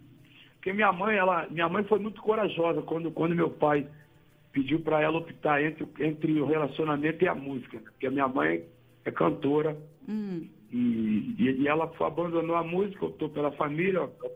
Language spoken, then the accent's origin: Portuguese; Rio de Janeiro, Brazil; eu realmente sou muito carioca. Eu sou muito carioca, eu sou muito brasileiro, eu sou muito intenso em tudo.